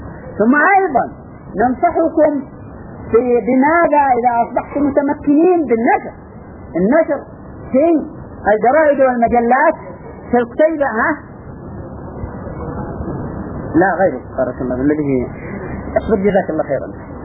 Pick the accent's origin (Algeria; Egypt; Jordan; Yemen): Yemen; السليحيون عندنا في اليمن أظن